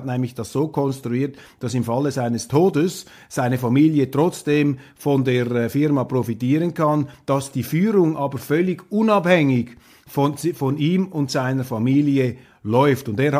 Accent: Switzerland; da schäme ich mich als Schweizer

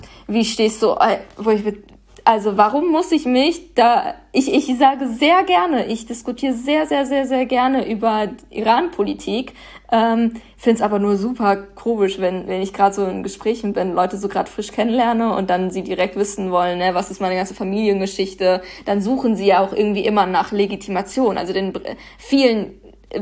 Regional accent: Paderborn, North Rhine-Westphalia, Germany; wenn du mich fragst, wo ich herkomme, dann muss ich dich leider enttäuschen. Dann ist die richtige Antwort Paderborn, Ostwestfalen, irgendwo da in Nordrhein-Westfalen.

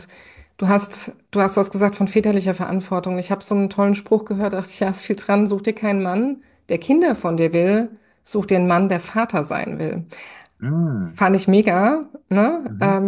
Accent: western Germany, Germany; ich bin im Westen Deutschlands groß geworden sozusagen.

